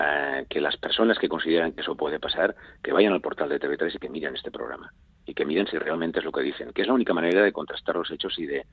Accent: Valencian Community, Spain; que tengo casi 60 años y que soy valenciano

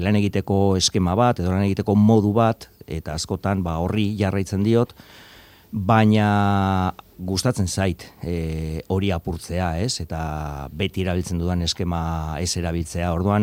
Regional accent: Barakaldo, Basque Country, Spain; Ni Barakaldokoa naiz, hori herri obrero eta orain nahiko itxura aldatuta dagoen herri batekoa

